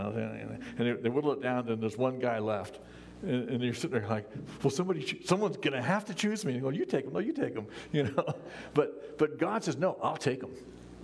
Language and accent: English; United States; I am an American. I'm a U.S. citizen.